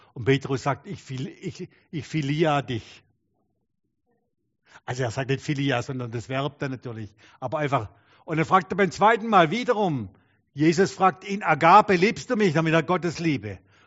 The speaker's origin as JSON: {"language": "German", "region": "Baden-Württemberg", "country": "Germany", "said": "Ich bin aus dem Schwabenland und die können ja auch fast ähnlich wie die Schweizer schaffe Hüsle bauen, gell?"}